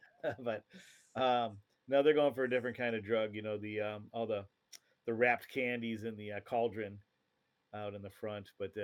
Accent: Iron Mountain, Michigan, United States; We learned in the last episode I was from Iron Mountain. So we must have a Uper get-together next time your dad's in town.

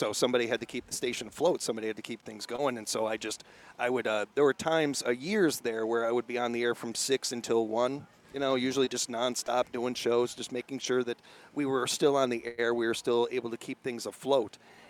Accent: Illinois, United States; now in Wisconsin, United States; I am a Fib. I was born and raised in Illinois. Moved around a lot as a kid. I had 10 different addresses before I was 10

